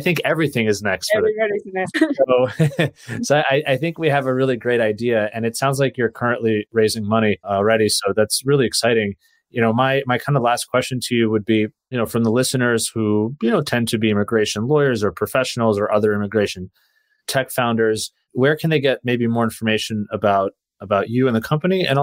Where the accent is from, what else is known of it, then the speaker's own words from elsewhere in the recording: New York, United States; because I'm from New York